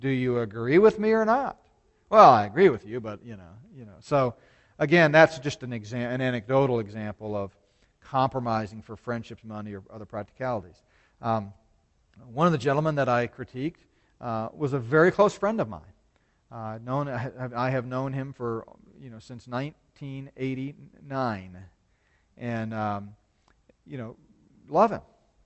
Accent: Texas, United States; I said, "Listen, I'm from Texas, you know.

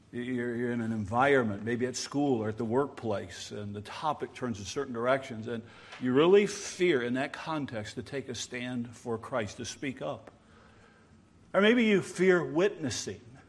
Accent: the South, United States; we're from the South. Many of us have never been in a whiteout.

